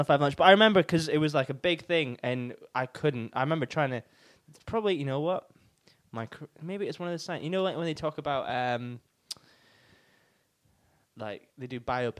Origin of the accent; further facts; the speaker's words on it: Scotland, United Kingdom; I remember because I'm from Scotland, listeners.